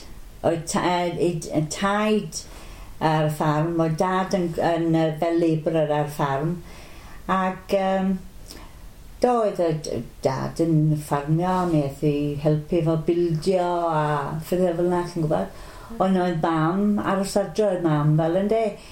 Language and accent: Welsh; Carno, Wales, United Kingdom; dwi'n 67 blwyddyn yma, a dwi'n enedigol o Garno.